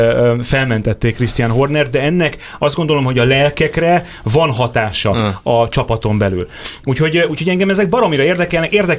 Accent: Gyomaendrőd, Békés, Hungary; also born or lived in Salgótarján; mindkét oldalról ráadásul mi endrődiak vagyunk, ráadásul a Gyoma Endrőd ugye az két település volt korábban

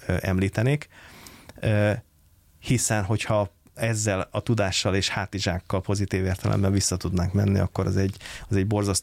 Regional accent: Hungary; Szerintem mi nagyon jó helyen vagyunk így a világban magyarként.

